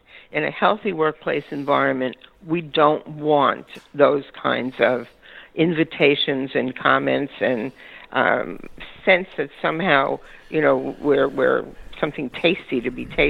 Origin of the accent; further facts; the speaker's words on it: Bronx, New York, United States; I grew up in the Bronx in New York, mm-hmm. and I'm a redhead.